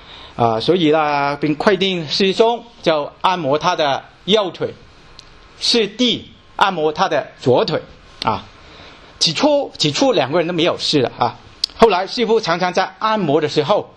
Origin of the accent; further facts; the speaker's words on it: China; 我们是基督徒啊，特别我们是中国人的基督徒